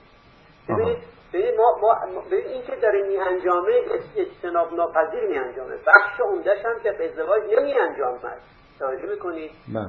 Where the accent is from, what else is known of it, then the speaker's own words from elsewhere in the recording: Kashan, Isfahan, Iran; چون من خود من کاشانی هستم